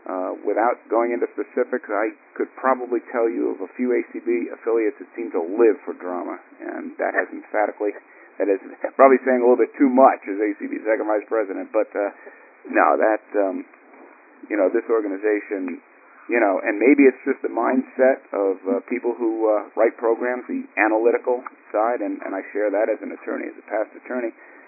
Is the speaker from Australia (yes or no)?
no; Ireland; though I would come by it honestly being Irish, although I haven't had anything to drink